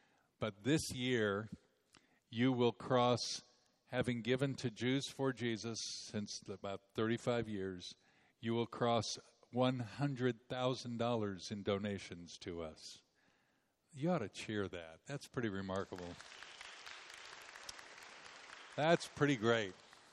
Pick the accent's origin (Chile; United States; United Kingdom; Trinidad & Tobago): United States; Kansas City, Missouri; I grew up in Kansas City, graduated high school in 1969.